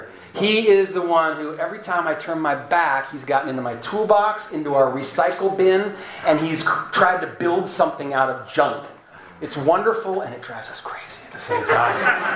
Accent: La Habra, California, United States; I'm a Southern California boy. I grew up right over near La Mirada in La Habra.

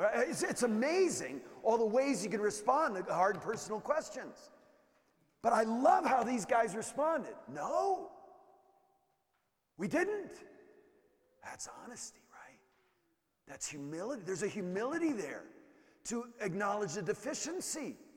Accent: Northeast, United States; I'm from the Northeast, where people are really straight shooters and make fun of each other constantly. And it's just, I grew up right near New York, and people just bust on strangers, right?

